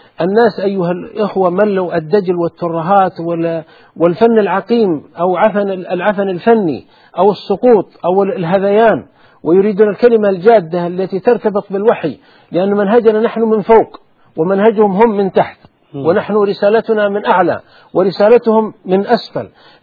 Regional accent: Saudi Arabia; عندنا في السعودية يقول

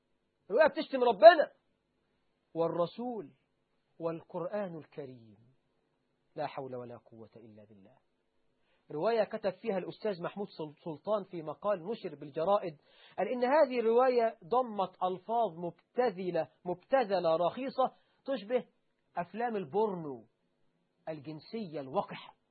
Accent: Egypt

